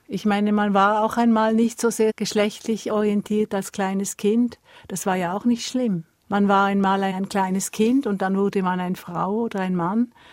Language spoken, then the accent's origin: German; Switzerland; bei uns in der Schweiz